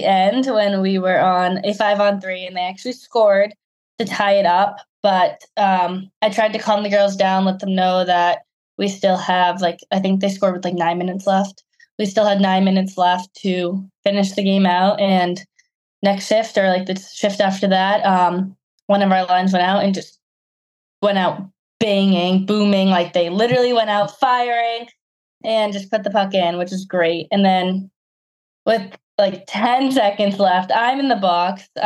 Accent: Lynnfield, Massachusetts, United States; Yeah. I'm from Linfield.

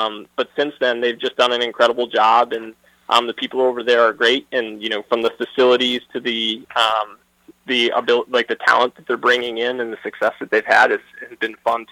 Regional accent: Bristol, Connecticut, United States; Yeah, so I'll say I grew up in Bristol, Connecticut. Ultimately, came up here to Endicott.

